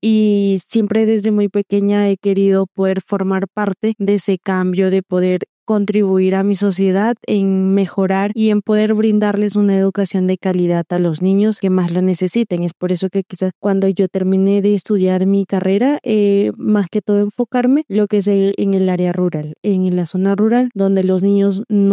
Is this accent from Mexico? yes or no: no; Huánuco, Peru; Vengo igual de Perú, de Huánuco, de la Universidad Nacional Emilio Valizán.